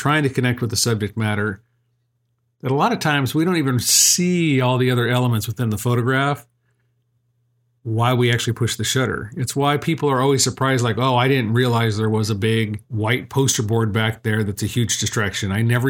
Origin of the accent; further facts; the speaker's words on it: Colorado, United States; I grew up in Colorado, I went to the museum in Denver